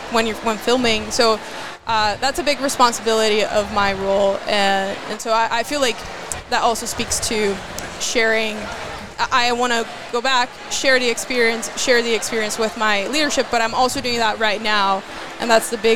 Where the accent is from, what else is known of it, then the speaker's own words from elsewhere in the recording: South Region, Brazil; people ask like, what food should I try if I visit Brazil? I'm from the South.